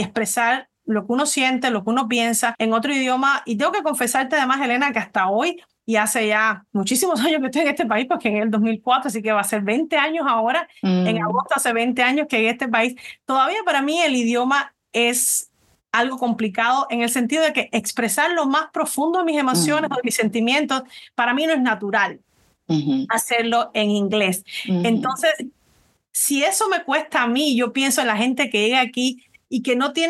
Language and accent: Spanish; Cuba; nosotros los cubanos, yo soy originalmente de Cuba